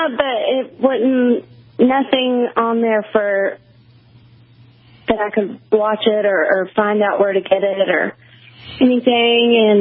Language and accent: English; Texas, United States; We're from Texas, and we flew into the show.